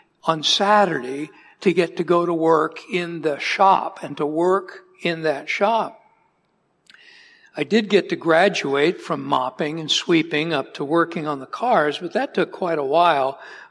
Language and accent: English; Arizona, United States; I'm from Arizona, filling in for Pastor Levi again this morning.